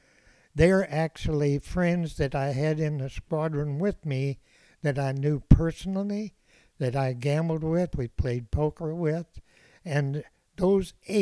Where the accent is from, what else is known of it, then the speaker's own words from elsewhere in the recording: Oklahoma, United States; particularly of the battleship that's from my home state of Oklahoma.